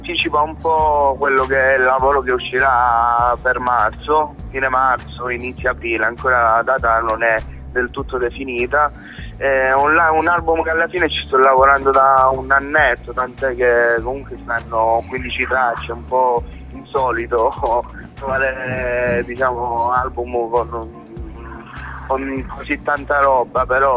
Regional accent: Catanzaro, Calabria, Italy; now in Rome, Italy; io comunque sono originario di Catanzaro, provincia, vivo a Roma da 12 anni, però comunque io quando parlo cerco di parlare italiano

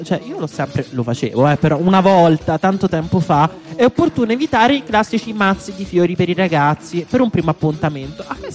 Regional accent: Lazio, Italy; Io sono laziale, quindi ogni tanto qualche sfonnone mi esce.

